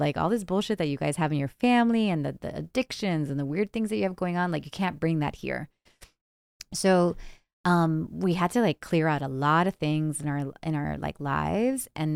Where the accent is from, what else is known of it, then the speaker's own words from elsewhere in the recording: Miami, Florida, United States; also born or lived in New Jersey / Los Angeles; I was born in New Jersey. I grew up in Miami. My parents, like after it was too cold for them in Jersey, we moved to Miami, grew up there